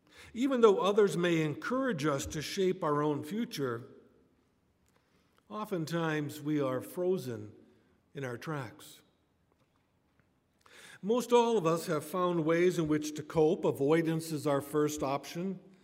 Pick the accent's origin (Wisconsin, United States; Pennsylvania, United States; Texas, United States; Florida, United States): Wisconsin, United States; Delavan; I'm originally from Delavan, Wisconsin, just a small community in southeastern Wisconsin.